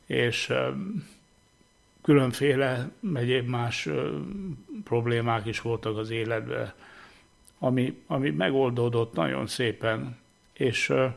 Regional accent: Veszprém, Veszprém County, Hungary; born there; Hát Veszprémben születtem 1949-ben, és szüleim vallásos emberek voltak.

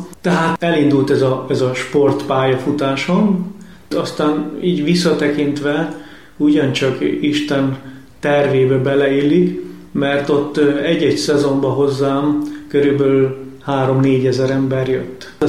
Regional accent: Hasznos, Heves, Hungary; born there; hasznosan születtem, ez a Mátrában egy kis falu, hasznos falóskút, így ismerhetik a kedves hallgatók, egy Mária kegyhely, nagyon kedves Mária kegyhely

